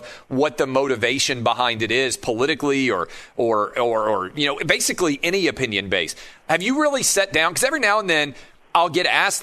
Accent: the South, United States; now in Nashville, United States; And I grew up in the South, and everybody was pretty nice.

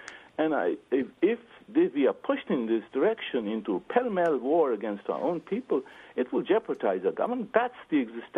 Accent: Pakistan; I'm from Pakistan, and she's not.

